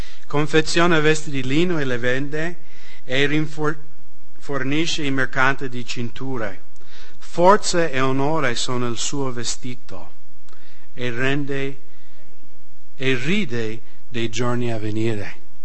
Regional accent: United States; Italian is a second language; now in Italy; Nel mio paese, negli Stati Uniti, è più o meno come Nord Italia.

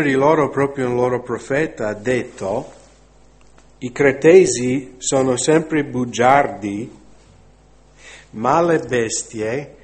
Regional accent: United States; Italian is a second language

